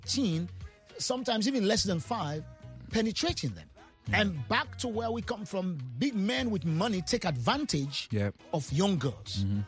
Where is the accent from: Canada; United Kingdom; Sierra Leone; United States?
Sierra Leone; I come from Sierra Leone, you know, in West Africa